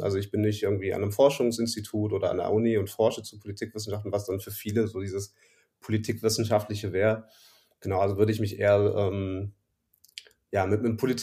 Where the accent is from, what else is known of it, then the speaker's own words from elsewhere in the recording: Cologne, North Rhine-Westphalia, Germany; now in Berlin, Germany; Ich bin in Berlin. Ich bin seit ungefähr einem Jahr in Berlin. Ich bin eigentlich Kölner, überzeugter Kölner, wie so viele von uns, die aus der Gegend kommen und so ein bisschen Lokalpatriotismus leben.